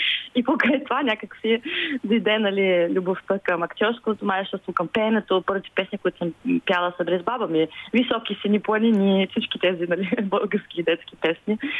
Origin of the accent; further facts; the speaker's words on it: Vienna, Austria; Аз съм родена и израснала в Виена, в Австрия, обаче цялото ми семейство е от България. И моите български корени са много силни в мен